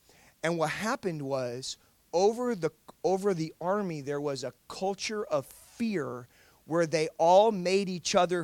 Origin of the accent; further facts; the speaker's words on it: Los Angeles, California, United States; And so I'm from Los Angeles. Like, we don't have cliffs where I live.